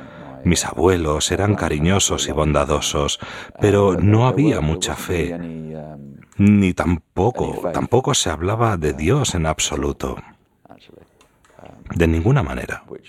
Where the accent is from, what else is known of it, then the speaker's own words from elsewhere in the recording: London, United Kingdom; Spanish is a second language; also born or lived in Channel Islands; now in Ireland; soy de Londres. Crecí en Londres como niño. Estuve ahí alrededor de 13 años. Luego me trasladé a las Islas del Canal durante 5 años y luego volví a Londres, así que me he movido bastante. Y ahora llevo los últimos 2 años en Irlanda